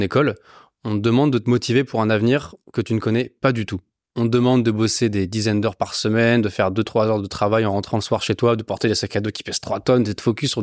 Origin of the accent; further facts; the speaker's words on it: Paris, Île-de-France, France; J'ai grandi donc à Paris, dans le 15e, là où je vis toujours chez mes petits-parents.